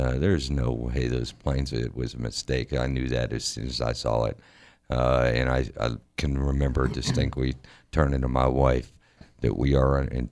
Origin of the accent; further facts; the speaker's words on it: Pennsylvania, United States; I'm from Pennsylvania. That was about 24 miles from my hometown.